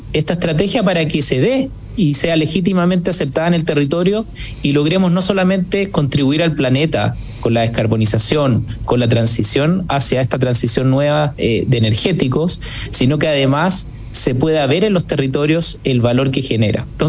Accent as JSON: {"language": "Spanish", "country": "Chile", "said": "yo de verdad como chileno hoy día me siento súper orgulloso"}